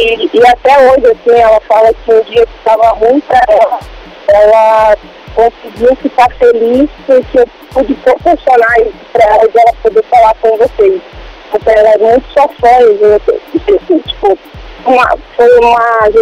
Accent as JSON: {"language": "Portuguese", "town": "São José dos Campos", "region": "São Paulo", "country": "Brazil", "said": "Eu sou de São José dos Campos."}